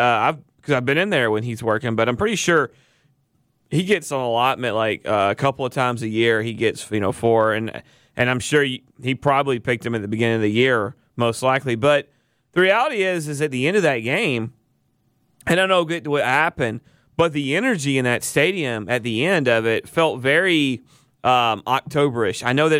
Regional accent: Georgia, United States; Well, hold on. I'm from Paulding County. I drive a four-wheel drive truck, and I love NASCAR, too.

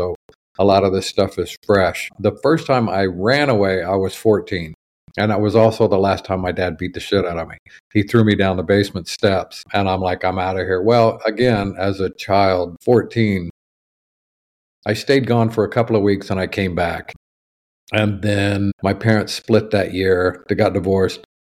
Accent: Kansas City, Missouri, United States; Kansas City, Missouri.

